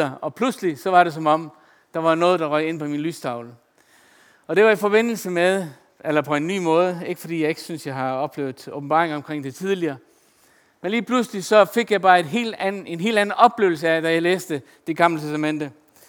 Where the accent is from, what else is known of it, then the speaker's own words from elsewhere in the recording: Faroe Islands; Danish is a second language; Jeg er fra Færøerne, så det må jeg lige tilgive mig